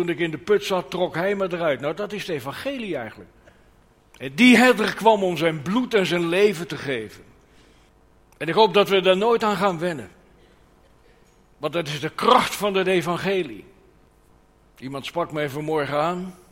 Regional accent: Netherlands; Ja, we mopperen wel eens een beetje als Nederlanders, maar dat zit een beetje in onze aard.

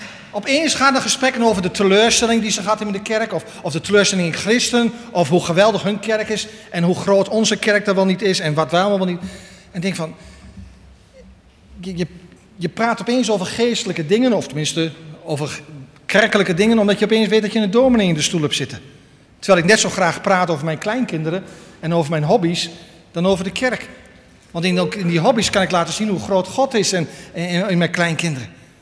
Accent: Westerhaar, Overijssel, Netherlands; En bij ons in Westerhaar heb je 3 familienamen die heel veel voorkomen.

